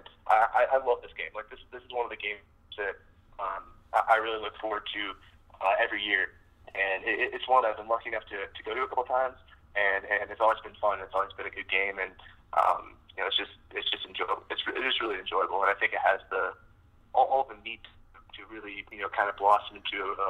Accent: Iowa, United States; You know, I was born in Western Iowa. And, you know, like, I moved to the eastern side of the state when I was about five.

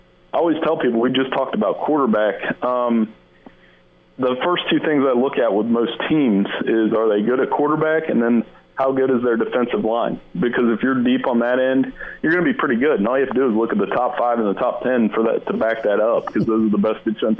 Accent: Ohio, United States; Yeah, I mean, I'm from Ohio, grew up here.

